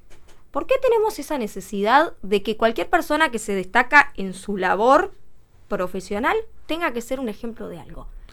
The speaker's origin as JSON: {"language": "Spanish", "country": "Uruguay", "said": "cómo somos los uruguayos. Nosotros somos mucho más tranquilos."}